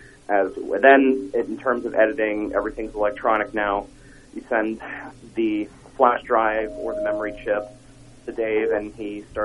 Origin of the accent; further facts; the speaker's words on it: White House Station, New Jersey, United States; we premiered it in White House Station in my hometown